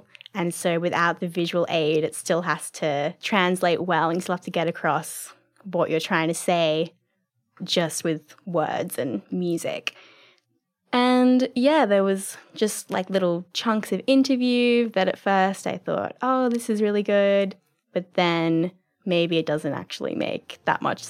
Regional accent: Sydney, New South Wales, Australia; When I was a kid, growing up in Sydney, I had a favourite tree.

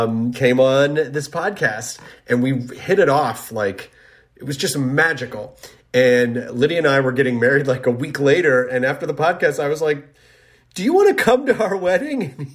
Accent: Boston, Massachusetts, United States; now in Los Angeles, United States; I'm a nerd from Boston living in Los Angeles. Two cities, one girl.

